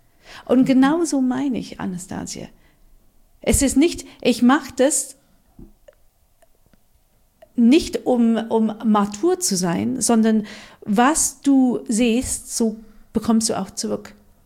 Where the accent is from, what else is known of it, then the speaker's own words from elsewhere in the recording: United Kingdom; German is a second language; now in Germany; ich komme aus Großbritannien